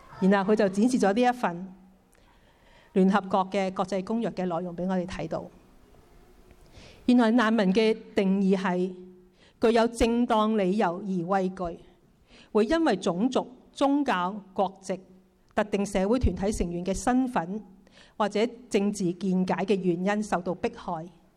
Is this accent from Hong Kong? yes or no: yes; Hong Kong; 那我們香港人算不算是難民呢？